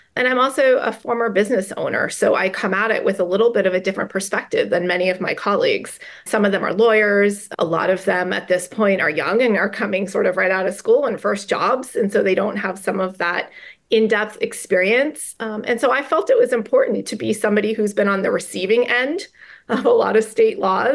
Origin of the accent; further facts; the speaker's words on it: Maine, United States; Well, I've always been intrigued by public service. I grew up in Maine.